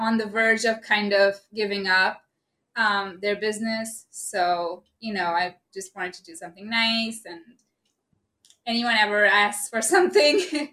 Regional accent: West Bengal, India; English is a second language; moved away as an adult; I'm from the eastern part of India. I'm from West Bengal. I moved in, I think, 2016 or so.

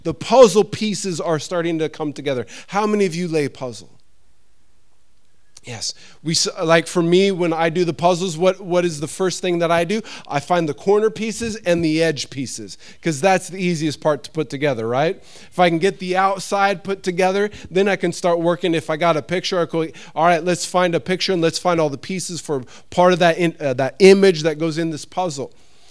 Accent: Missoula, Montana, United States; I'm full-on American. When I went to Bible college from my hometown in Missoula, Montana, to this small podunk town called Ellendale, North Dakota

